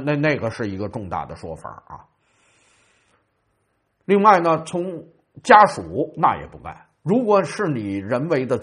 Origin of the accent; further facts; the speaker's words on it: China; 哎，这就是我们中国人的一个特点，不管是什么文化节日、历史节日、传统节日我们中国人呢都把它变成吃喝节，变成旅游节